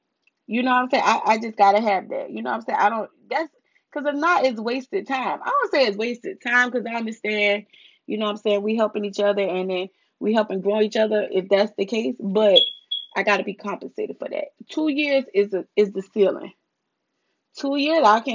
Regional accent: the South, United States; Like, I'm a woman, I'm from the South.

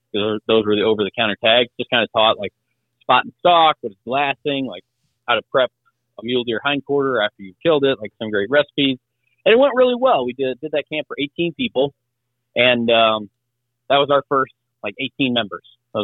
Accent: Illinois, United States; And I grew up in Southern Illinois when we still had quail.

